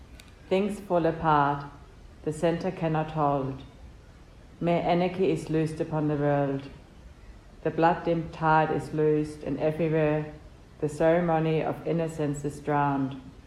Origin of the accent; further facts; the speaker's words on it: Munich, Bavaria, Germany; So I grew up in Munich, and I was a Catholic altar girl.